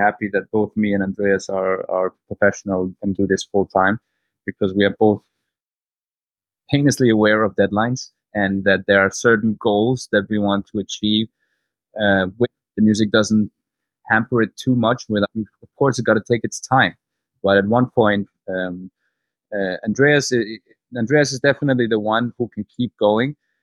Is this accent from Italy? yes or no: no; Serbia; And I will say I am from Serbia. I have gypsy mother and father, and I can throw a curse at you.